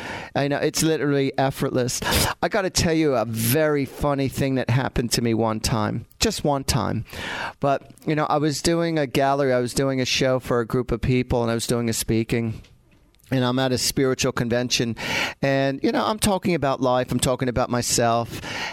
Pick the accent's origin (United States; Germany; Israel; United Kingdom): United States; New Jersey; I said, I'm from Central Jersey. And she goes, no, you're not with that accent. I said, no, I really am.